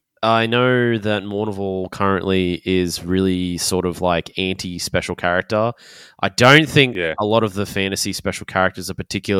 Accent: Australia; Oh, yeah, because we're Australian.

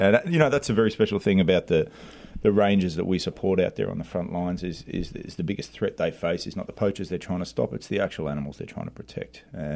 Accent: Australia; being an Aussie and growing up in a place where kangaroos and possums don't pose such a great threat

